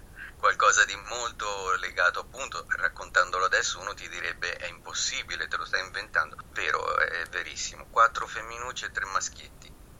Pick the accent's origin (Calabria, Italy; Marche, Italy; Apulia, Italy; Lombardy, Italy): Marche, Italy; Io sono marchigiano, abito ad Osimo